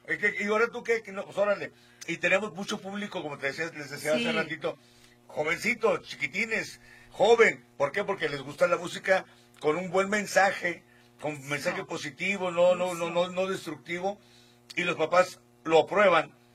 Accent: Monterrey, Nuevo León, Mexico; also born or lived in Jalisco; Soy adoptado de Monterrey. Desde los 4 años estoy ahí, entonces yo me siento bien regio. Pero soy jalisciense.

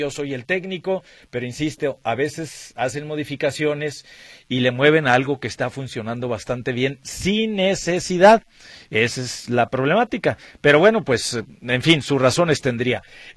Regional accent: Mexico; ¿por qué como mexicano, siempre en cualquier selección grande o chica, cuando nos enfrentamos con los grandes, la psicología es en contra?

